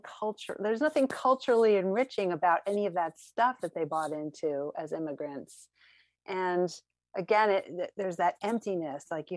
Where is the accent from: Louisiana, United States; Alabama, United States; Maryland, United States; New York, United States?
New York, United States; Queens; when I think back about my growing up in Queens, the neighborhood was fairly diverse